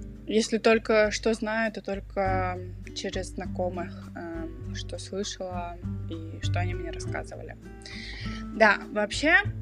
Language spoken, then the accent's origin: Russian; Kazakhstan; now in Germany; я сама из Казахстана, но живу и учусь в Германии.